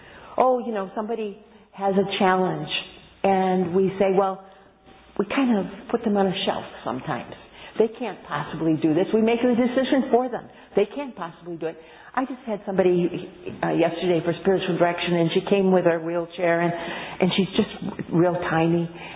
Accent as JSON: {"language": "English", "region": "England", "country": "United Kingdom", "tie": "born or raised there", "moved": "yes", "said": "I grew up in England, so sunshine."}